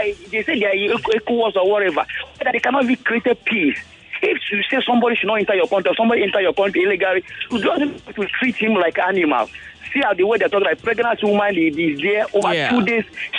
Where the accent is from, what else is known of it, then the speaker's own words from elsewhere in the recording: Ghana; now in Nigeria; Truly, I'm also Ghanaian.